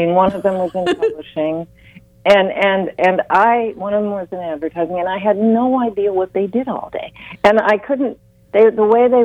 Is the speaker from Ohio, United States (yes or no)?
yes; Ohio, United States; I mean, I'm from Ohio.